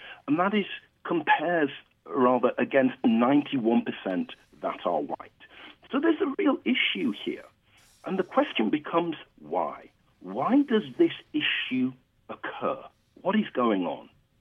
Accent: United Kingdom; why does he have that odd accent? I'm actually from the United Kingdom. I'm a black British professor from the United Kingdom.

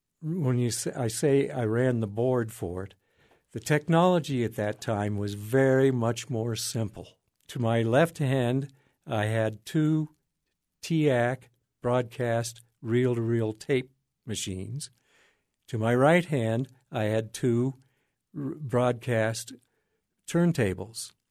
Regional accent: Wyoming, United States; growing up in Wyoming, we didn't have television until later on.

